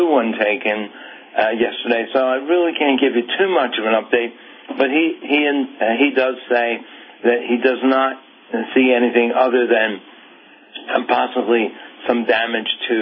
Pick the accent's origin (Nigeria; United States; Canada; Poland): United States; Philadelphia, Pennsylvania; I'm a pastor from the Philadelphia vicinity